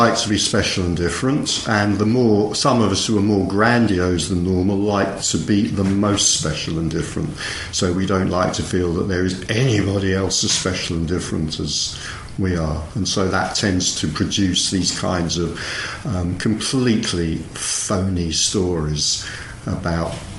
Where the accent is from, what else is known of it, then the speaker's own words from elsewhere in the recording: England, United Kingdom; I'm English.